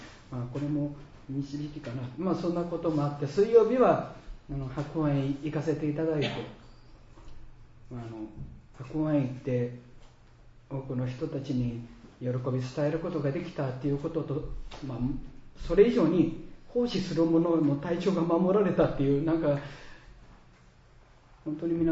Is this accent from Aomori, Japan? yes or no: no; Takatsuki, Osaka, Japan; 特に震源地が高槻という私の実家の本当に近くなので